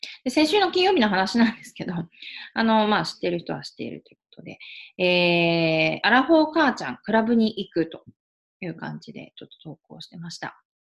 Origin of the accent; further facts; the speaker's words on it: Iwaki, Fukushima, Japan; いわき市、私、福島県のいわき市出身なんですけど、